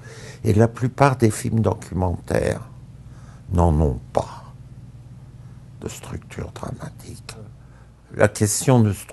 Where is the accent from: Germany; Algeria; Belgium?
Germany; Je suis allemand. Pas de nationalité.